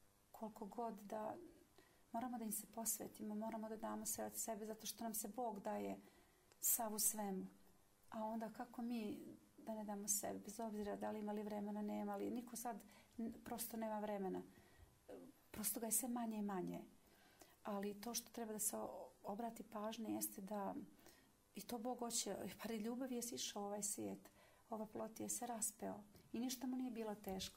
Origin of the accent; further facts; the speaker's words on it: Montenegro; Jer ja dolazim iz Crne Gore